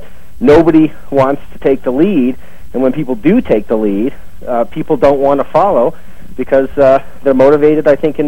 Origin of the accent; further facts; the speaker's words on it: Montreal, Quebec, Canada; Not only that, but a native Canadian, born and raised in Montreal.